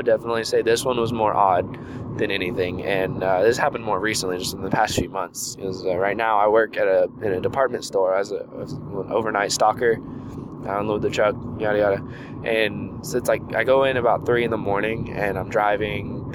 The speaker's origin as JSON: {"language": "English", "town": "Houston", "region": "Texas", "country": "United States", "tie": "born or raised there", "said": "And I grew up in Houston, so I'm used to packed areas, but this area is packed."}